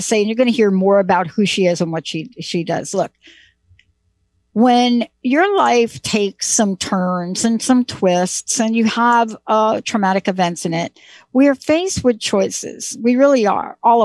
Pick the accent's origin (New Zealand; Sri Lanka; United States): United States; Bronx, New York; Now, I grew up in the Bronx and in Joseph Maggio's garage.